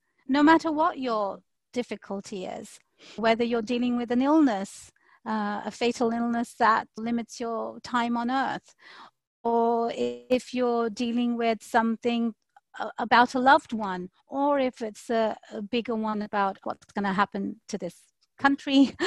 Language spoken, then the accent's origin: English; England, United Kingdom; moved away; I've been here for 15 years. I moved from England, and 15 years is a long time.